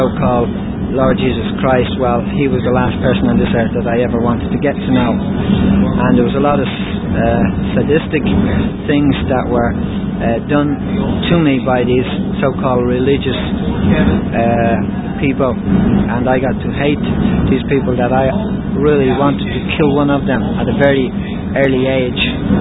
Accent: Dublin, Leinster, Ireland; I come from Dublin in Ireland, and my age is 33

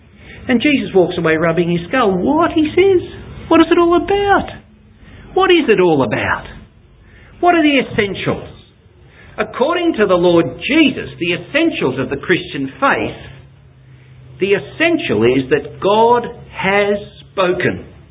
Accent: Sydney, New South Wales, Australia; I was born and bred in Sydney.

